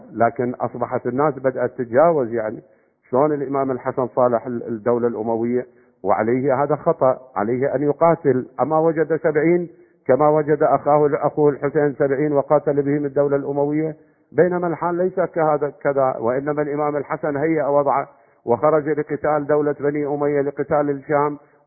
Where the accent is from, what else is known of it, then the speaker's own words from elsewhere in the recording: Iraq; إحنا عندنا بالعراق الآن